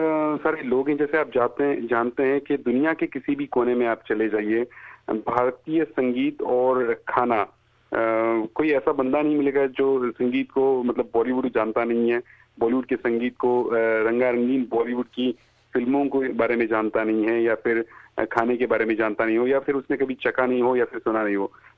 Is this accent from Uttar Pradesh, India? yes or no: no; Pune, Maharashtra, India; वैसे तो back home India मैं पूना से हूँ